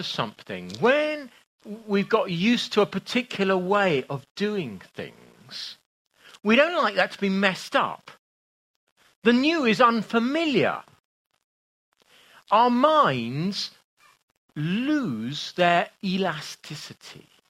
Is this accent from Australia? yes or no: no; England, United Kingdom; And so one of the Americans said, you know, oh, where are you from? We said, you know, if we're from England.